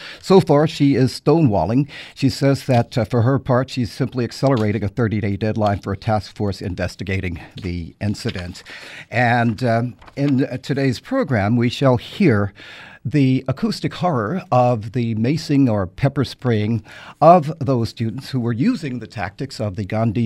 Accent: Greensboro, North Carolina, United States; a friend of my family, family from my hometown in Greensboro, North Carolina.

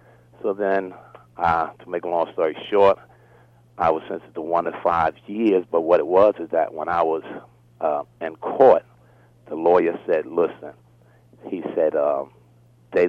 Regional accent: New York City, New York, United States; Well, I grew up in Harlem, New York, New York City

